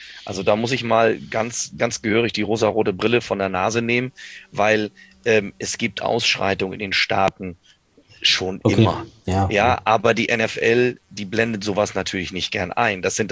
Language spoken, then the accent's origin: German; Kiel, Schleswig-Holstein, Germany; Oder auch jetzt, ich komme selber aus Kiel.